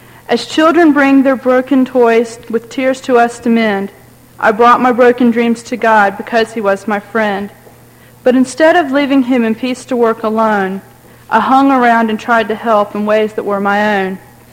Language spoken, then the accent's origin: English; Greenville, South Carolina, United States; I'm from Greenville, South Carolina.